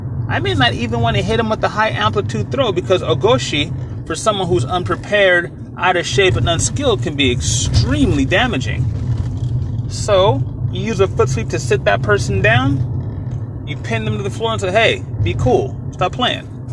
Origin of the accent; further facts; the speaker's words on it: San Diego, California, United States; but I'm from Southeast San Diego